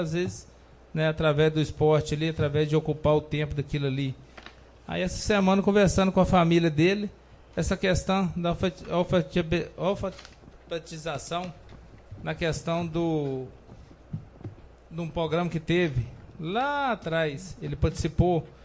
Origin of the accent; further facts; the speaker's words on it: Córrego dos Teixeira, Brazil; born there; cumprimento a todos do Córrego dos Teixeira, onde que é a minha terra natal, onde que eu nasci.